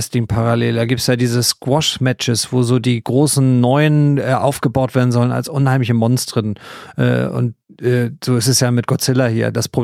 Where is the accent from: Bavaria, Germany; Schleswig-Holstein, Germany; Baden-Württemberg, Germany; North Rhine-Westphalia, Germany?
Baden-Württemberg, Germany; Ich habe als Schwabe doch totale Ahnung davon.